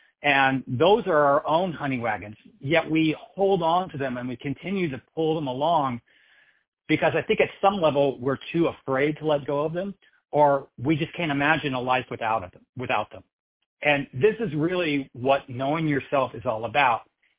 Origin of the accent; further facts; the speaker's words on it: Texas, United States; So I grew up in Southeast Texas, and my grandfather, who grew up in Southeast Texas in the early 1900s, used to tell me the story of his neighborhood